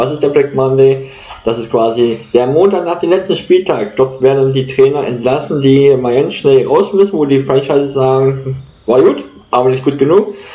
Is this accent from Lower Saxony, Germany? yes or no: yes; Celle, Lower Saxony, Germany; halt auch bei uns hier in Niedersachsen. Ne? Wir hatten ja viel Wasser. War spannend, war nicht ohne. Ich komme ja aus Celle.